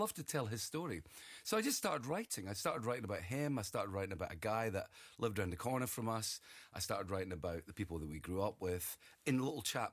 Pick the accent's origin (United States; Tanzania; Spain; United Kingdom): United Kingdom; Dundee, Scotland; guys are from my hometown of Dundee.